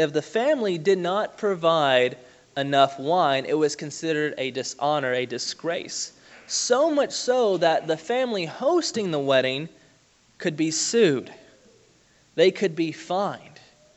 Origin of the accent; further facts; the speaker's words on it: Alabama, United States; I grew up in Alabama in the country, and you have to drive about 10 miles either way to get to a store